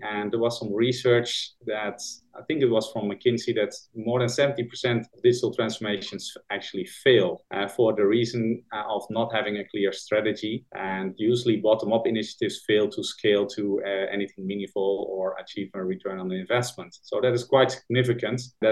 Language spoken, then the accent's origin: English; Netherlands; now in Kuala Lumpur, Malaysia; I'm originally from Netherlands, based in Kuala Lumpur, Malaysia.